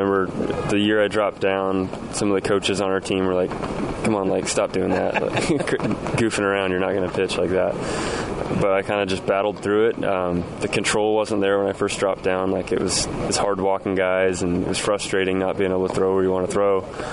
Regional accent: Seattle, Washington, United States; but it definitely helps growing up in Seattle.

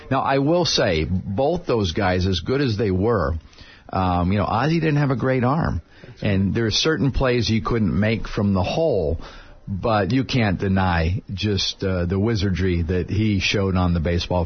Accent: New England, United States; it was my favorite team growing up in New England. It was the Red Sox.

